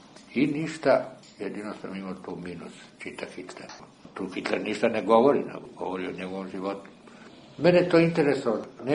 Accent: Belgrade, Serbia; born there; Ja sam rođen u Beogradu 42. u Trećem Rajhu.

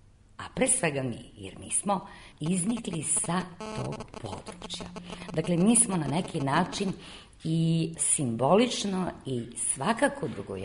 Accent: Serbia; mi kao narod, kao nacija, kao Srbi koji ovde na ovim prostorima žive posle toliko hiljada godina.

